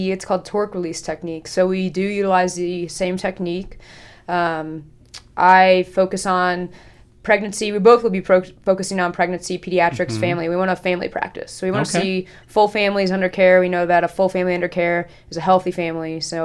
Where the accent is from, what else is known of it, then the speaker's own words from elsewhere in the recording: Kansas, United States; now in Durango, United States; We're originally from Kansas. No one wants to live in Kansas, so moved west.